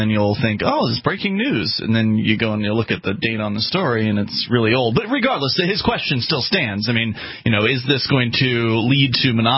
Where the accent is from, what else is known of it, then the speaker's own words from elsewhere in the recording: Florida, United States; Oh, I know. I'm from Florida, so I know what it's like.